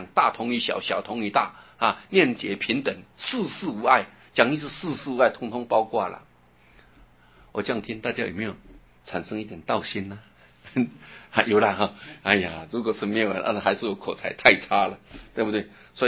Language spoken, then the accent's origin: Chinese; China